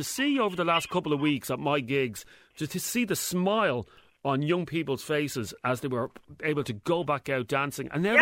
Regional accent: Ireland; And I'm proud as an Irish man of the I mean, you look at places like Austria

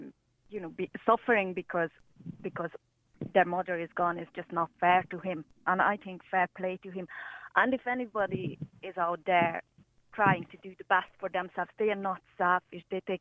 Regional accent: Hungary; English is a second language; now in Ireland; I'm Hungarian.

